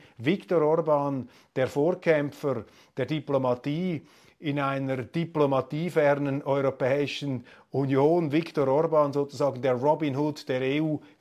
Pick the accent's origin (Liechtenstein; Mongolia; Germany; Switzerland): Switzerland; was ich als Schweizer hier nicht umhin kann festzustellen